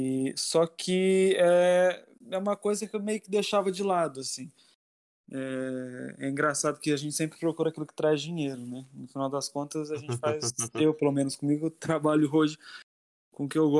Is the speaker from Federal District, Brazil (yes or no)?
no; Campinas, São Paulo, Brazil; Sou do interior de São Paulo, na cidade de Campinas, e estou aqui em São Paulo trabalhando nessa área mais ou menos uns 2 anos e meio.